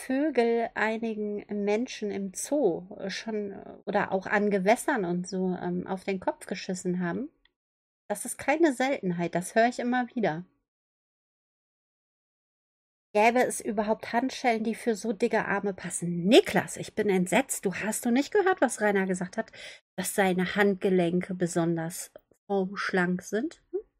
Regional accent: Austria; Ach, ich als Österreicher bekomme maximal die Ausreise dafür und Einreiseverbot.

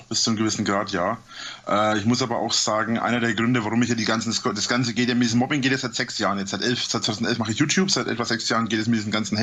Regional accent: Bavaria, Germany; ich wohne ja in der Nähe von Nürnberg, ich bin ja aus Franken.

